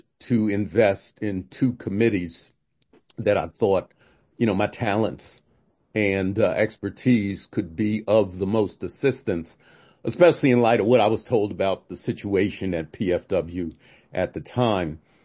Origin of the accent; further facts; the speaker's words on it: New York, United States; Just real quick, I grew up in New York. So WBAI was my station and I had a special relationship with it.